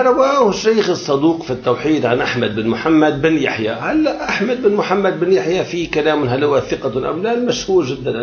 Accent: Jibchit, Nabatieh Governorate, Lebanon; نحن جبشيت ربعهم شو بيقولوا نصابين

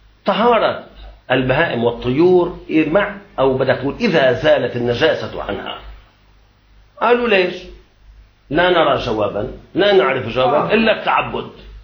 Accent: Lebanon; أنا ما بنوهل شيخ، أنا لبناني ما بنوهل

